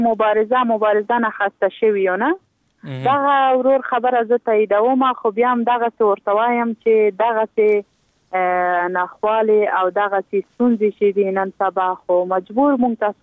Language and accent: Pashto; Logar, Afghanistan; born or raised there